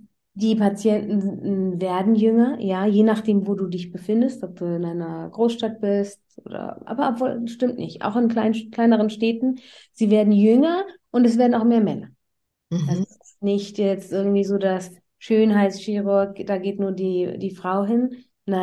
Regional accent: Iran; ich bin ursprünglich Iranerin

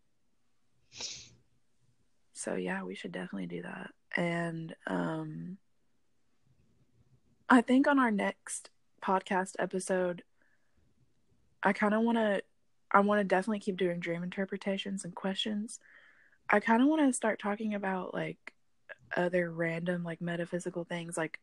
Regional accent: Florida, United States; Well, I'm from Florida, so.

